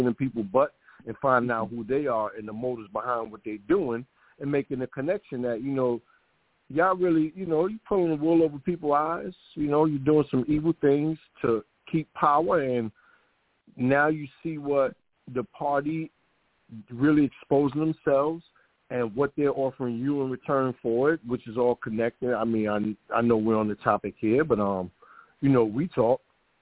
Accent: New York, United States; You know, being a New Yorker, seeing what they did to Spitzer and that dude Wiener

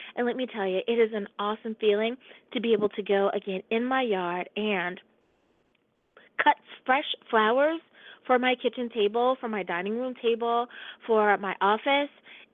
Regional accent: the South, United States; I grew up in the South, and that was just the way things were.

